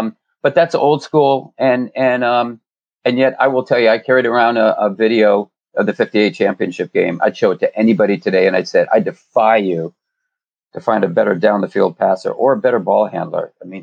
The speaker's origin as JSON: {"language": "English", "region": "Pennsylvania", "country": "United States", "tie": "born there", "said": "I was born in Pennsylvania, and my dad was in the service."}